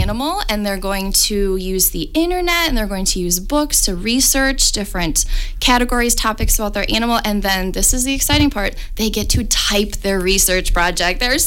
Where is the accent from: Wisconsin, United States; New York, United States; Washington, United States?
Wisconsin, United States; Dodgeville; No, I'm actually originally from Dodgeville.